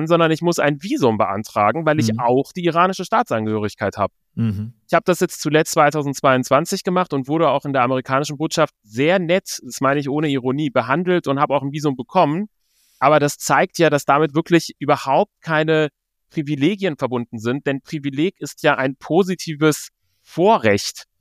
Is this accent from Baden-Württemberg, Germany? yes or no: no; Hamburg, Germany; also born or lived in Tehran, Iran; so wie du mich vorgestellt hast, Sohn iranischer Einwanderer. Ich bin tatsächlich in Teheran geboren und war so ungefähr 3 Jahre alt, als meine Eltern nach Hamburg zogen. Und seitdem bin ich in der Hansestadt